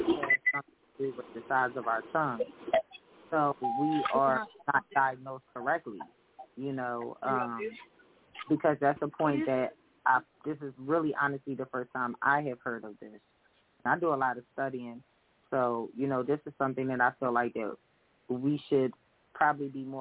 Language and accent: English; Philadelphia, Pennsylvania, United States; We're from Philadelphia.